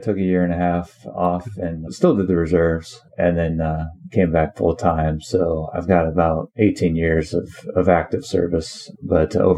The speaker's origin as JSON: {"language": "English", "region": "Iowa", "country": "United States", "said": "Like I said, we're both from Iowa. We've been familiar with the race or the ride, but we've never done it."}